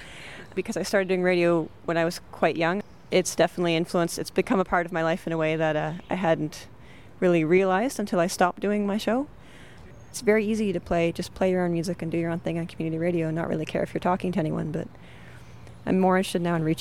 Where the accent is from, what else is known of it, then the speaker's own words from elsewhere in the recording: St. John's, Newfoundland and Labrador, Canada; I come from St. John's, Newfoundland.